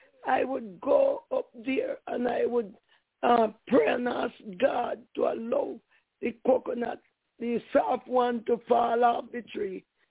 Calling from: Florida, United States; I'm calling from Florida.

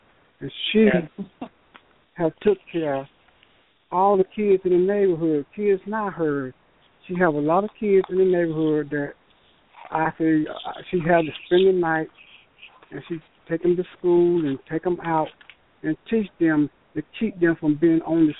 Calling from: Atlanta, Georgia, United States; I am calling from Atlanta, Georgia.

